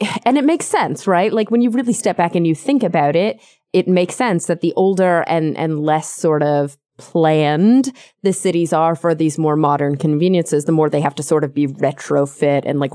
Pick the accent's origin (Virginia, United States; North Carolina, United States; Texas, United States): Texas, United States; Dallas; also born or lived in New York; now in Los Angeles, United States; I grew up in the suburb of Dallas, then I lived in New York, and now I live in Los Angeles